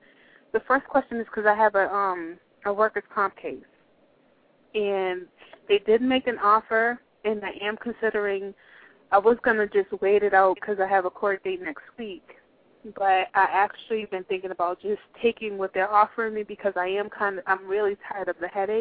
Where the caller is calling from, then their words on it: Massachusetts, United States; Massachusetts.